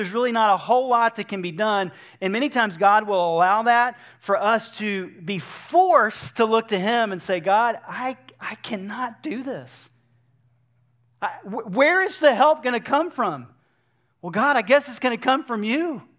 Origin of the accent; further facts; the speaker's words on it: Georgia, United States; So, I grew up in Georgia, and from time to time we'd pass, you know, through I-75